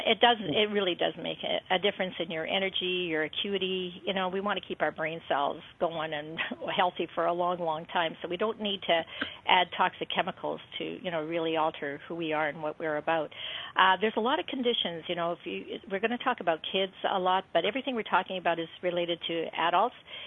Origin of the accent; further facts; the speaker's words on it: Saskatchewan, Canada; I grew up in Saskatchewan. It is cold over there, and we were outside all the time, like even in the winter time.